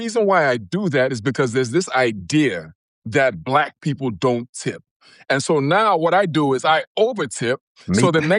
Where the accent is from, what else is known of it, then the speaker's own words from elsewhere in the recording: Nigeria; When you hear me speak, I speak like an American, right? But if you were to ask me where I'm from, the first thing that comes out of my mouth is Nigerian. I'm Nigerian. Now, I say that not only because my parents are Nigerian and, you know, I was raised in a Nigerian household.